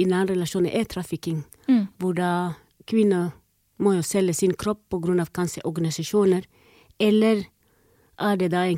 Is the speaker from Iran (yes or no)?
no; Somalia; moved away as an adult; also born or lived in East Africa; now in Halden, Norway; Jeg opprinnelig fra Somalia, har bodd i Øst-Afrika. Jeg kaller meg selv fra ekte harstadværing som bor i Halden.